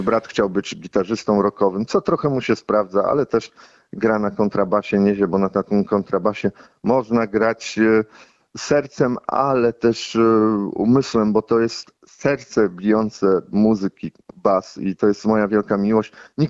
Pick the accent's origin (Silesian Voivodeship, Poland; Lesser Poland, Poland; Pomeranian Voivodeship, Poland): Pomeranian Voivodeship, Poland; Gdańsk; No, ja jestem z Gdańska, więc tam jest długa tradycja płonących przez przypadek rzekomo